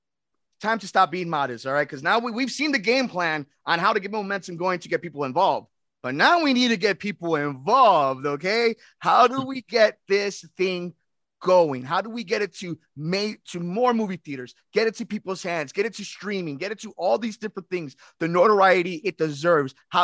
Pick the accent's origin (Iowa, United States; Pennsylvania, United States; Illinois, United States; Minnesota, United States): Illinois, United States; Berwyn; Hey, I Berwyn boy myself